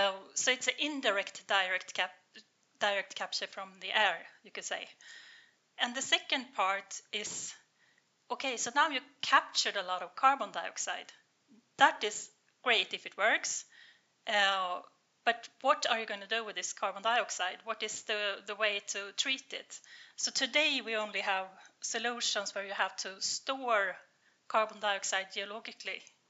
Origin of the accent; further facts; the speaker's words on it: Nacka, Stockholm County, Sweden; I'm from Stockholm. I grew up in Nacka, where I also live right now.